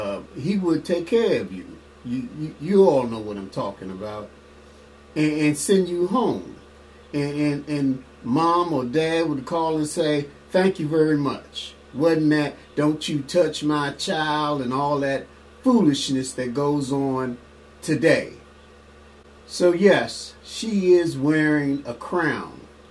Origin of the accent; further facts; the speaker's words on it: Washington, District of Columbia, United States; We were raised in the Trinidad area, Trinidad, Northeast Washington, D.C.